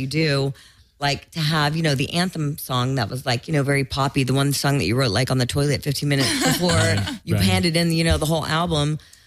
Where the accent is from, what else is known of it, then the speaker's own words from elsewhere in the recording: Louisiana, United States; Well, I'm from Louisiana, and they're not hip on trying to educate us on that type of stuff.